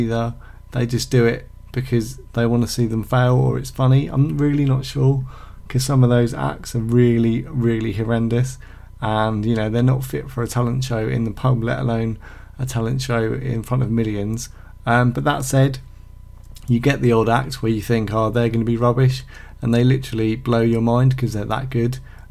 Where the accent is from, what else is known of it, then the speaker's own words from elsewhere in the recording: United Kingdom; that's all part of being British